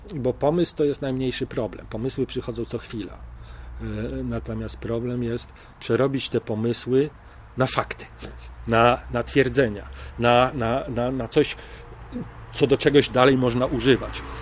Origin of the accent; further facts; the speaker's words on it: Warsaw, Masovian Voivodeship, Poland; Nie lubię Warszawy, nie czuję się tam dobrze, chociaż tam wyrosłem, tam się wychowałem.